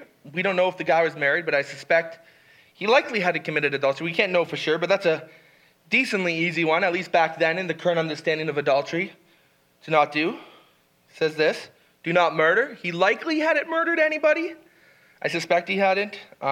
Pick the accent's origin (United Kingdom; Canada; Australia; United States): Canada; I collect taxes from Canadians. I'm a Canadian that collects taxes from Canadians.